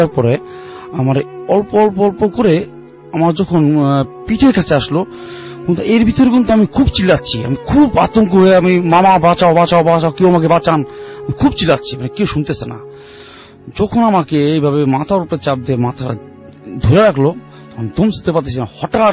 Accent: Mirpur, Dhaka Division, Bangladesh; আমি মিরপুর সরাপাড়া থেকে এসেছি।

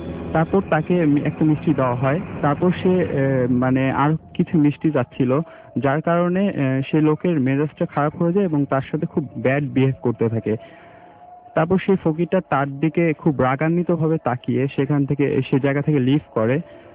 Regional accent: Dhaka, Dhaka Division, Bangladesh; মিরপুর থেকে এসেছি।

